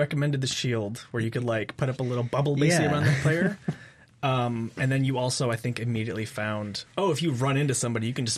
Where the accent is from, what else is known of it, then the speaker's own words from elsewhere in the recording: Bethel, Alaska, United States; also born or lived in Washington; I was born in the Pacific Northwest in a very small city near Seattle. Mm-hmm. But my parents moved me up there when I was, 7 or 8.